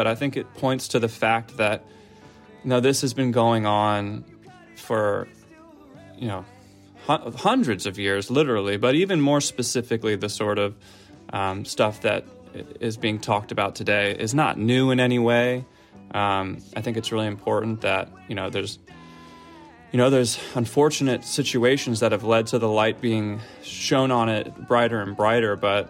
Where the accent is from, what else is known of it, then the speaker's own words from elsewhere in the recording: Philadelphia, Pennsylvania, United States; my brother older brother went to college in Baltimore, and I grew up in the Philadelphia area, so it wasn't too far away.